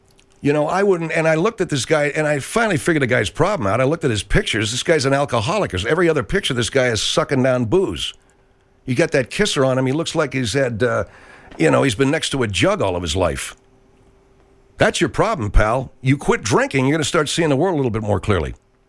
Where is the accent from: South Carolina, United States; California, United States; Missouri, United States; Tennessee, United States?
California, United States; Arcadia; So anyway, in my hometown of Arcadia, California, yeah, you couldn't sell to a guy unless the guy was the guy.